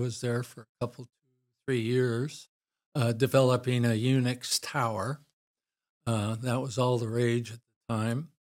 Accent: San Luis Obispo, California, United States; born there; An old family friend, I was born in San Luis Obispo.

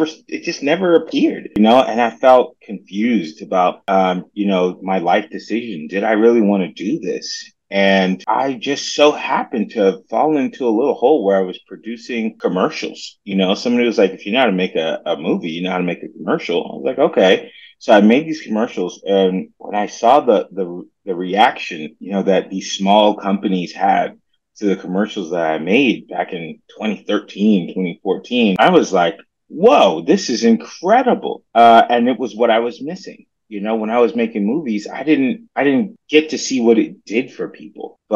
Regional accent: Florida, United States; now in Los Angeles, United States; So, first and foremost, I moved to LA from Florida. That's right. I'm a Florida man.

